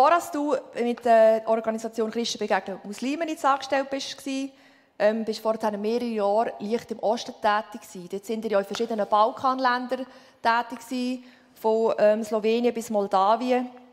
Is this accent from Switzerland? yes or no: yes; Switzerland; Da habe ich gesagt, Schweiz, ich bin eine Schweizerin.